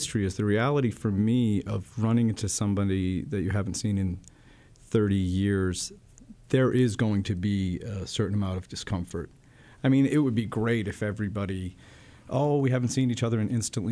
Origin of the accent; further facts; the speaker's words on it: Newport, Rhode Island, United States; I grew up in New England and around Newport, Rhode Island for quite some time, but I lived in Boston off and on for about 6 years.